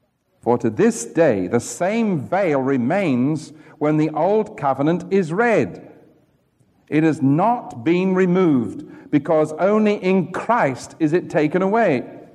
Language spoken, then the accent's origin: English; England, United Kingdom; because I'm English and therefore unpatriotic to Old Glory